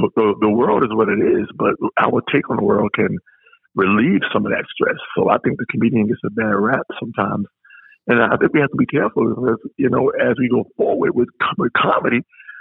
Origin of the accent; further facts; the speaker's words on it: New York, United States; I think that New York season is great because I'm a New Yorker and Larry's a New Yorker.